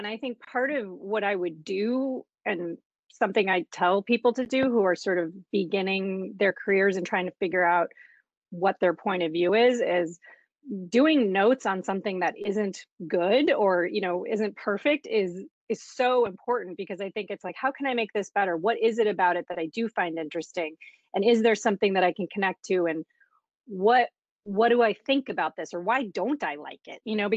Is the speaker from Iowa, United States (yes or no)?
yes; Iowa, United States; also born or lived in Massachusetts; I grew up in Iowa and Massachusetts, and I didn't know any filmmakers and had no idea what Los Angeles was like or if I could even go there.